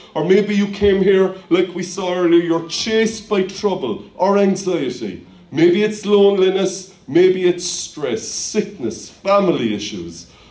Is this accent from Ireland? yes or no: yes; Cork, Munster, Ireland; When I was a child growing up in Cork, the community was where you lived.